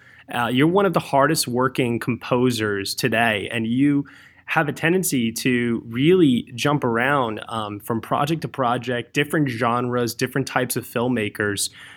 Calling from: East Coast, United States; Yeah, I'm calling from the East Coast myself.

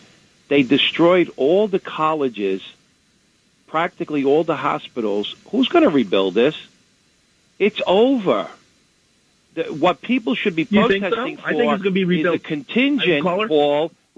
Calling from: Riverdale, New York, United States; I'm calling from the Riverdale.

